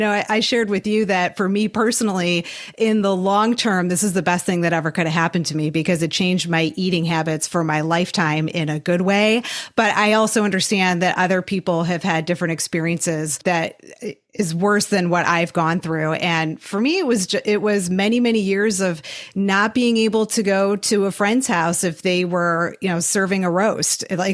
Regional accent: Midwest, United States; I grew up in the Midwest in an immigrant household where we ate like fatty sausages and liver and like everything had meat.

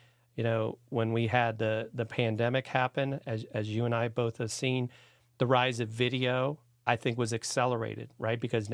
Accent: Virginia, United States; actually I grew up in Northern Virginia, and you know, played you know, soccer and you know, through high school

